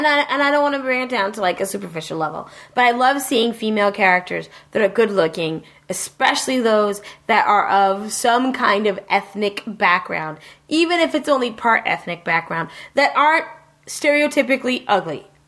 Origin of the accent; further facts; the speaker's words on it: Massachusetts, United States; But you and I came from Massachusetts.